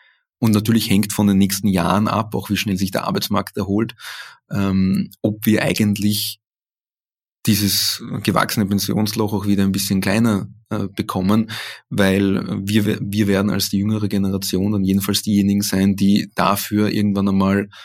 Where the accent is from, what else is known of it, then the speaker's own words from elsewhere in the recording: Austria; Aber ich würde mich als Österreicher trotzdem nicht mit den Italienern eher messen wollen